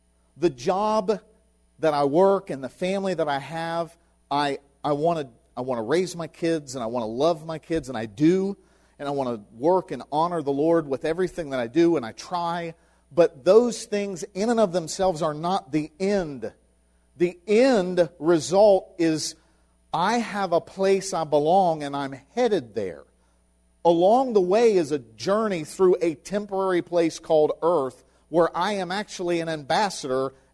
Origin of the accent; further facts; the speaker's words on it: Parkersburg, West Virginia, United States; Because I'm from Parkersburg. I was born there. Got a birth certificate.